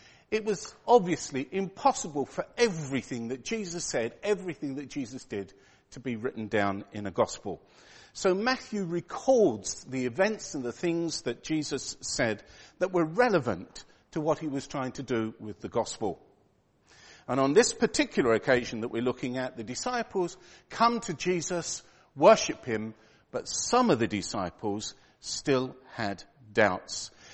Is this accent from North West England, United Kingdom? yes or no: no; London, United Kingdom; born there; also born or lived in France / Argentina; I was born in Whitechapel in London, which I think makes me just about as British as it's possible to be. During my late teens and early 20s, I went to live and work in France for 3 years.